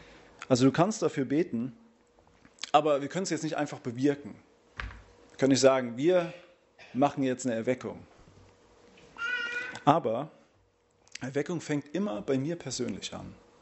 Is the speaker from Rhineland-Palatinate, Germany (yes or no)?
yes; Rhineland-Palatinate, Germany; Meine Frau und ich, wir kommen aus dem Westerwald ursprünglich. Ich weiß nicht, ob ihr das kennt. Rheinland-Pfalz, so 1,5 Stunden von hier.